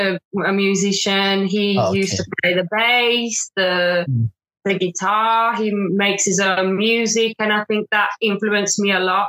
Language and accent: English; West Midlands, United Kingdom; also born or lived in Manchester; Yeah, I was born in England. I'm from a town which is just outside Birmingham, which is like the center of England.